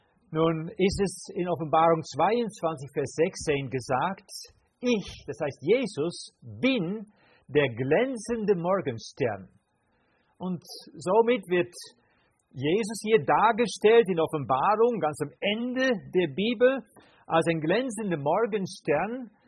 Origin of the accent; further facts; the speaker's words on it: Netherlands; now in Herborn, Germany; ich bin Holländer, wohne in Herborn mit meiner Frau Elke hier vorne